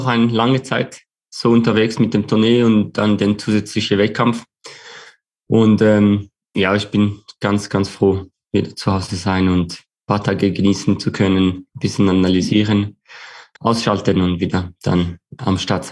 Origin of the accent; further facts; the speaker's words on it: Switzerland; haben wir plötzlich als Schweizer mehr Aufmerksamkeit.